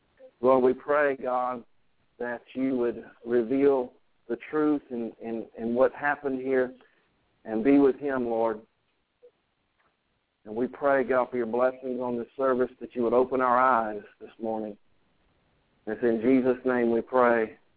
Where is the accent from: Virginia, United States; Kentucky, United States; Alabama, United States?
Alabama, United States; I'm talking about the state of Alabama. I love my home state.